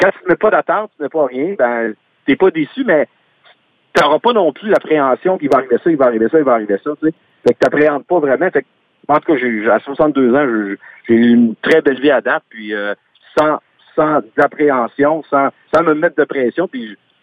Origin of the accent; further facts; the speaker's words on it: Sainte-Angèle-de-Laval, Quebec, Canada; Surtout, Saint-Angèle de Laval, c'est un super de beau village. Sur le bord du fleuve Saint-Laurent